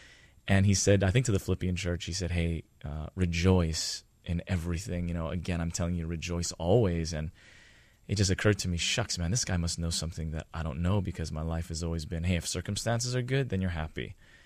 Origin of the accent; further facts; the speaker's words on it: Hawaii, United States; also born or lived in New Zealand; Yeah, I was born and raised here on Oahu. Just super blessed, you know, to have that life.